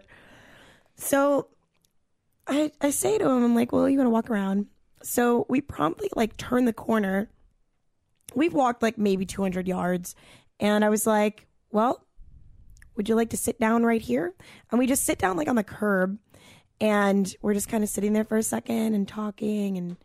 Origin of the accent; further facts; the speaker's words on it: New York City, New York, United States; I am a New Yorker. I will show you around my hood.